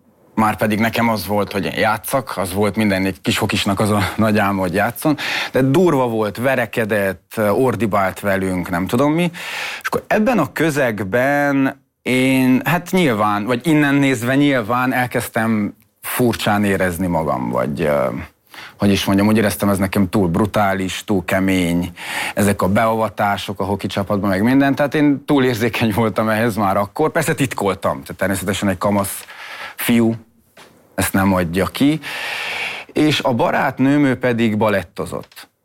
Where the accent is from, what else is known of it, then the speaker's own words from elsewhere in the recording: Miercurea Ciuc, Harghita, Romania; Csíkszeredában születtem, akkor nagyjából minden fiú, vagy minden második fiú jégkorongozott.